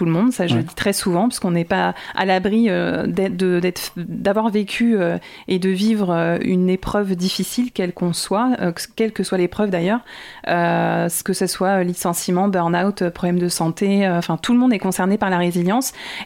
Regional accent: Surgères, Nouvelle-Aquitaine, France; Exactement, j'ai été élevée à Surgères et j'ai vécu à Surgères de 6 à 19 ans.

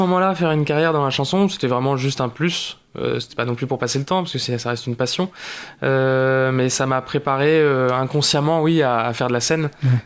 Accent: Rochefort, Nouvelle-Aquitaine, France; J'ai fait mon collège, mon lycée à Rochefort, et après j'ai fait des études de management à La Rochelle.

